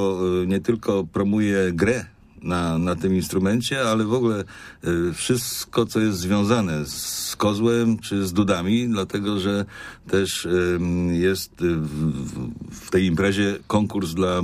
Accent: Greater Poland Voivodeship, Poland; jesteśmy tutaj z Wielkopolski.

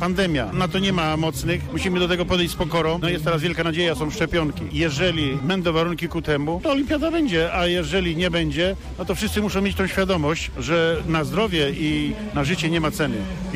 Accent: Baltic coast, Poland; jako że pochodzę z wybrzeża, to taką analogię robię do statku

